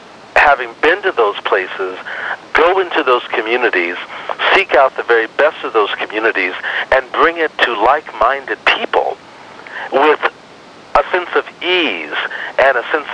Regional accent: Los Angeles, California, United States; because I grew up in South Central Los Angeles

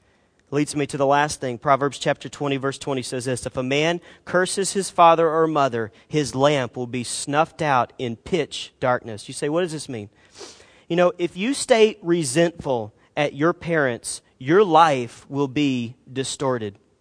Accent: the South, United States; You know, I'm from the South

